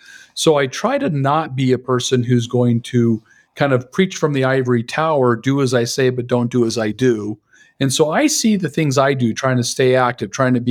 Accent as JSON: {"language": "English", "town": "Salt Lake City", "region": "Utah", "country": "United States", "said": "because I come from Salt Lake, I have connections to get people in to see whoever they need to see."}